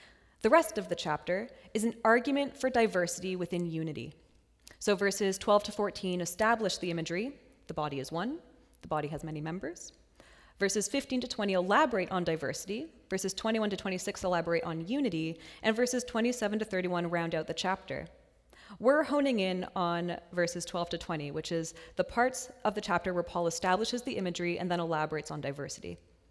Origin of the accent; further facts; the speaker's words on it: Ottawa, Ontario, Canada; now in Scotland, United Kingdom; I'm from Ottawa and Sunnyside is my home church, but I currently live in Scotland with Matt.